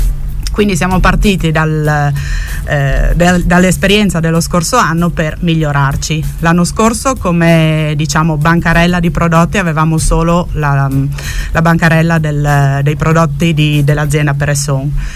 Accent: Fusea, Friuli-Venezia Giulia, Italy; Io sono di Fusea, una volta Fusea, ogni famiglia, come dappertutto in Carnia, penso, aveva la sua mucca

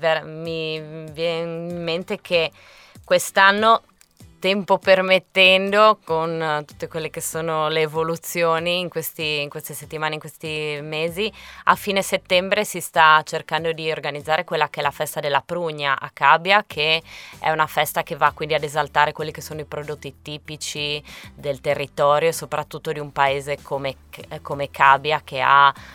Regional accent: Friuli-Venezia Giulia, Italy; ed è bello rivedere un po' di vita in quella che è ovviamente il mio comune, il mio paese, ma anche la Carnia in genere.

